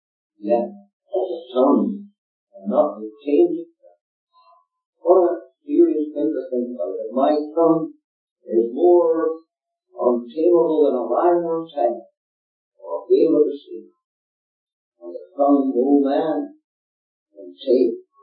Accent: Ireland; We're very gracious even when we're away from Ireland.

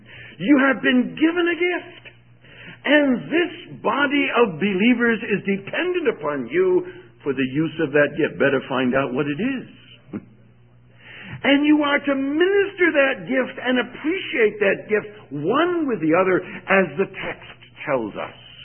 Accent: Chicago, Illinois, United States; I was from Chicago.

